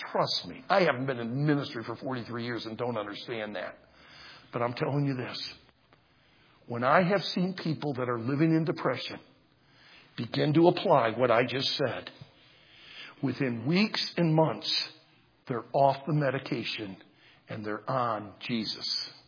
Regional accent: United States; I've been so disappointed as an American.

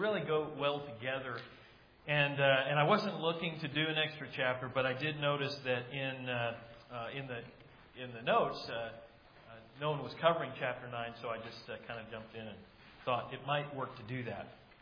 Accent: Dallas, Texas, United States; I am from Dallas

